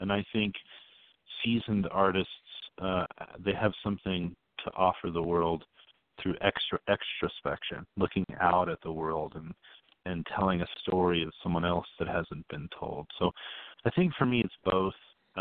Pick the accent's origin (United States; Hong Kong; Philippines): United States; Amarillo, Texas; Truth is, the song's about my hometown, Amarillo, Texas.